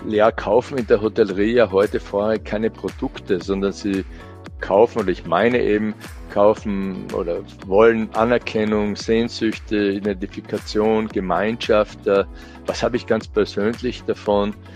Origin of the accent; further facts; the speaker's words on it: Fohnsdorf, Styria, Austria; Es gibt ja schlechtere Orte aufzuwachsen als in der Obersteiermark. Und ich bin in der Gegend Frohnsdorf aufgewachsen, also auch in der Nähe der Rennstrecke.